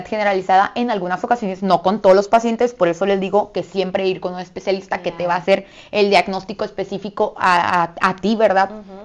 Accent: Mexico; la verdad es que como buenos mexicanos, va, siempre comemos a veces un poquito mal

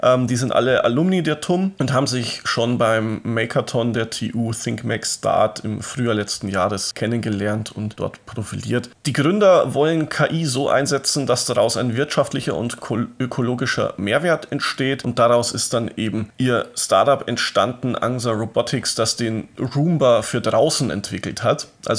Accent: Munich, Bavaria, Germany; Wir sind hier ja auch als Münchner sehr verwöhnt

